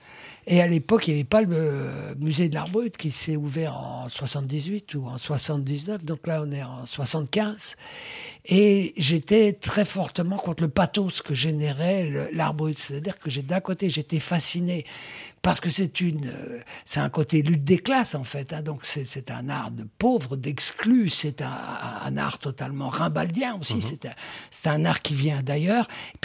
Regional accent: Brussels, Belgium; moi, je viens de Bruxelles, donc je viens du Brabant flamand.

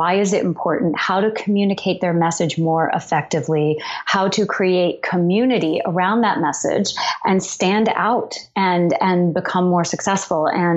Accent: New Orleans, Louisiana, United States; I'm from New Orleans, and I wrote a letter to the editor of the Times-Picayune, the local paper, about abortion legislation

